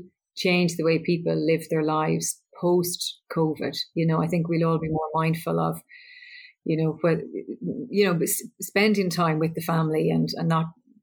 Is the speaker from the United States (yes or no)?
no; Loughrea, Connacht, Ireland; Yeah, I grew up in Loughrea, County Galway, and I was number three of five children.